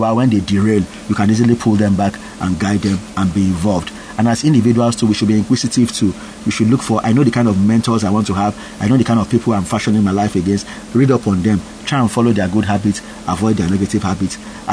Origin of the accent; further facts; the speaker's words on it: Ejigbo, Osun, Nigeria; But if I see that I'm from Ejigbo local government and I say, okay, you know what, let me find time, maybe once a month or once in 2 months, I want to be going back home.